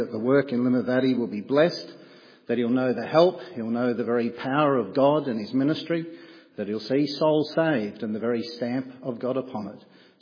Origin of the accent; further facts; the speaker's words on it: Australia; now in United Kingdom; As you can tell by my accent, I'm a fellow countryman. I'm very delighted to see another Aussie coming into the presbytery